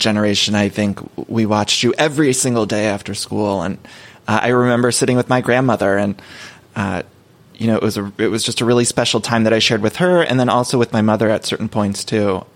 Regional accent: Ohio, United States; I grew up in Ohio, and your show so represented a world that seemed so far away for me at the time.

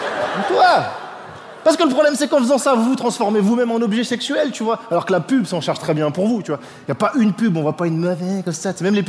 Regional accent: France; moi, je suis français

